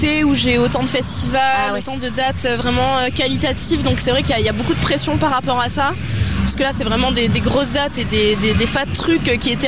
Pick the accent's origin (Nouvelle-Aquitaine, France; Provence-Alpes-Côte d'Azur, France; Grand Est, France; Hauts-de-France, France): Provence-Alpes-Côte d'Azur, France; Marseille; en tant que Marseillaise, ça fait toujours tellement plaisir d'être invité sur les gros festivals de la ville